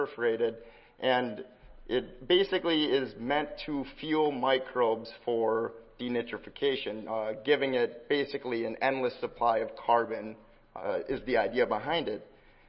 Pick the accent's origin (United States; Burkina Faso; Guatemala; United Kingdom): United States; Minnesota; So more specifically, looking at my home state of Minnesota